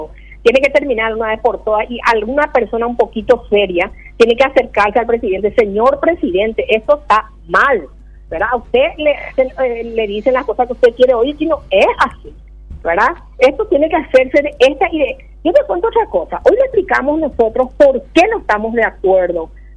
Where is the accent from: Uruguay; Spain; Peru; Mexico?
Peru; en mi país, en Perú tenemos un congreso